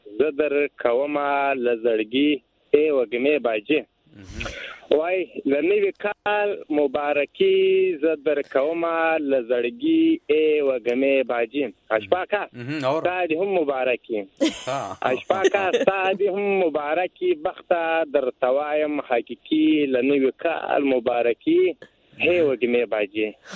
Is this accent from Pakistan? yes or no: yes; Khanzai, Balochistan, Pakistan; زموږ کلی په پښین کې دا په خانزي دا ماندی